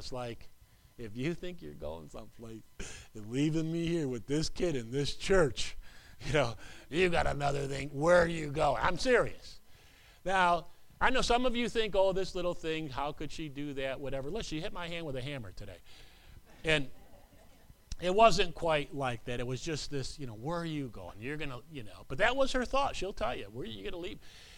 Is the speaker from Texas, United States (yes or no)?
no; Herkimer, New York, United States; I'm from Herkimer, New York, which was about, maybe a half an hour away, 25 minutes away from Dowellsville.